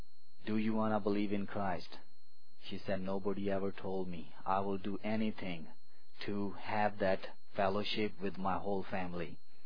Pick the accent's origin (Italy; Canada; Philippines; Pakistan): Pakistan; English is a second language; now in United States; I took oath and denounced my loyalty to Pakistan and announced my you know, loyalty and my devotion to U.S. Constitution